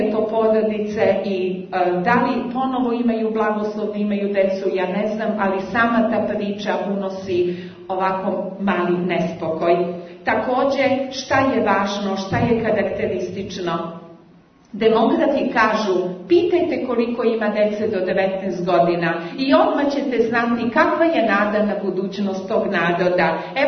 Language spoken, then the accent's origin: Serbian; Serbia; Također kod nas u Srbiji govori o jednom slučaju ovde